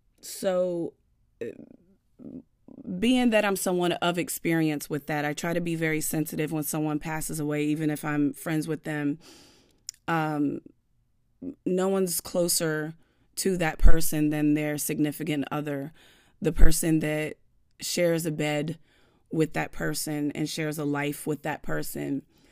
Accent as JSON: {"language": "English", "country": "United States", "said": "they would know that I'm this American Black girl that learned French. They'll never think that I'm actually from France."}